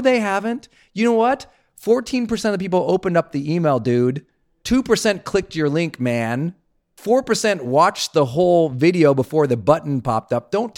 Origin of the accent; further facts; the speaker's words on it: Montana, United States; but I'm from Montana.